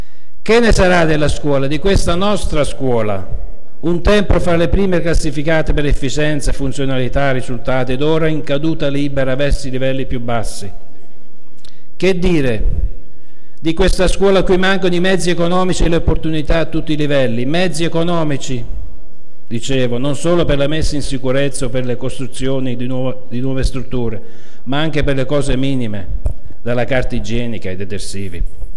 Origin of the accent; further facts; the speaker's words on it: Pordenone, Friuli-Venezia Giulia, Italy; anch'io vengo da Pordenone come Mario che è appena andato via. Piccola provincia situata a nord-est nel Friuli Venezia Giulia